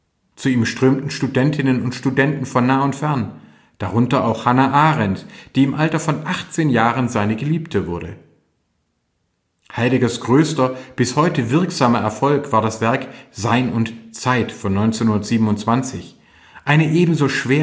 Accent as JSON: {"language": "German", "region": "Baden-Württemberg", "country": "Germany", "tie": "born or raised there", "said": "mein Heimatland Baden-Württemberg"}